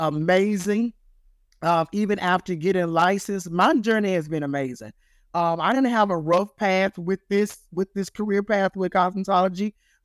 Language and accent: English; Humboldt, Tennessee, United States; I am from Tennessee. And I live in a little country town called Humboldt.